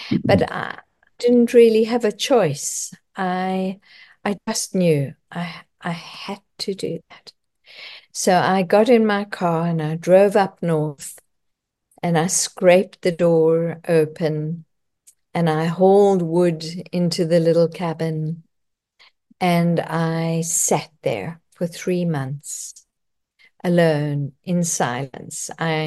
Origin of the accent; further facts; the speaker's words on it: South Africa; also born or lived in Canada; coming from South Africa, growing up in South Africa, even though I had lived in Canada for a few years